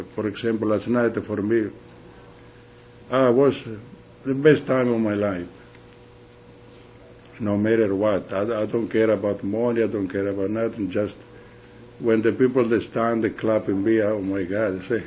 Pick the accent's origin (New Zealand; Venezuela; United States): Venezuela; I grew up in Latin, in Venezuela.